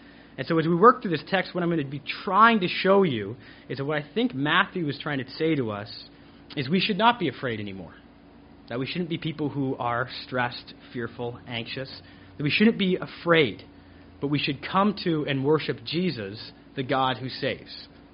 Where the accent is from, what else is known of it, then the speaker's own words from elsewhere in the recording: Canada; I am Canadian, and growing up in Canada